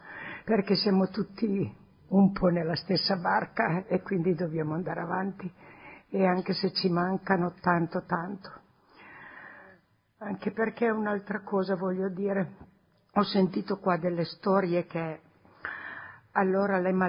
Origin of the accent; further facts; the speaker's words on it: Canale, Piedmont, Italy; noi siamo di Canale.